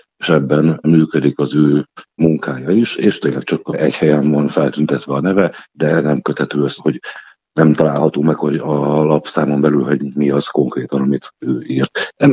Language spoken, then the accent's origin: Hungarian; Miskolc, Borsod-Abaúj-Zemplén, Hungary; leginkább miskolciként ismernek a nevezett irodalmi életben. Leginkább azért, mert ott születtem, a középiskola nagy részét ott végeztem, egyetemre is oda jártam